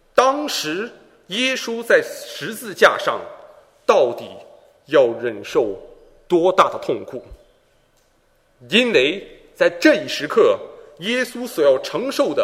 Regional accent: China; now in Switzerland; 当在大约七年前，我一个人离开我的故乡中国，离开父母，到一个完全陌生的国度瑞士的时候

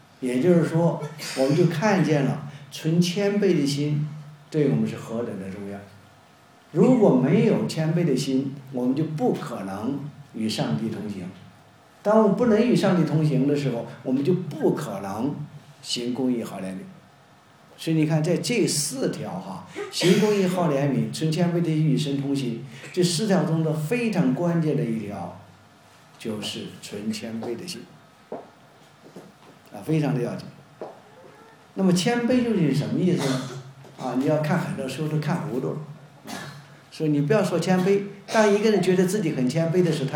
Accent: China; now in United States; 你看我们中国人就是这样啊，什么事儿都大家让很多次，在国内也要吃饭

